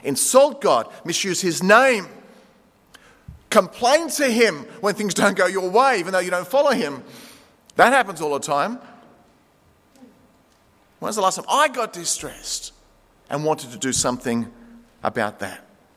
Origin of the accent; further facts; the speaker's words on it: Beverly Hills, New South Wales, Australia; also born or lived in Greece; Told her I was from Beverly Hills. She said, "Well, I lived in Riverwood. I went to Beverly Hills Girls High." And she said, "What's your cultural background?" And I said, "I was born in Greece."